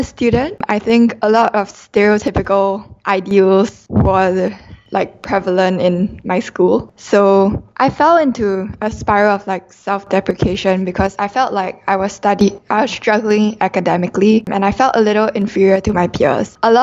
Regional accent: Singapore; I'm from Singapore

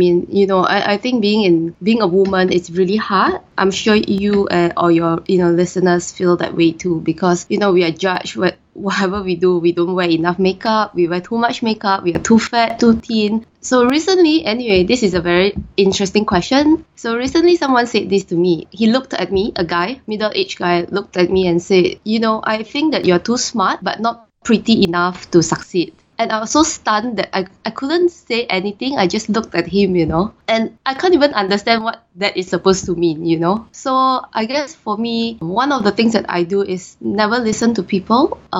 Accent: Singapore; also born or lived in Indonesia; I'm Singaporean. My father is Indonesian. So I grew up in Indonesia for 10 years and then I came to Singapore. And from then I have been in Singapore most of my life. And my mom's half British.

